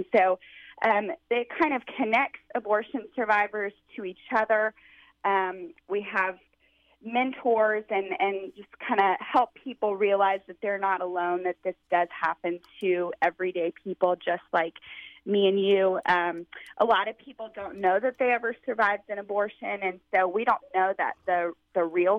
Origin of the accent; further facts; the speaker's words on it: Texas, United States; you must have read that I'm from Texas.